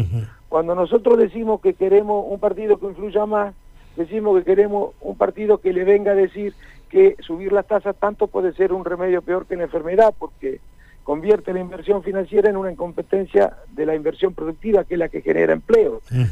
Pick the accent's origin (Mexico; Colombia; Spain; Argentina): Argentina; si a nosotros, como argentinos, con esos acuerdos nos va a ir bien